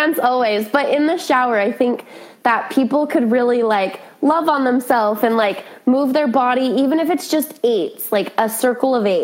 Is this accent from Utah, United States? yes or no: yes; Utah, United States; So I grew up in Utah and I did it in Utah.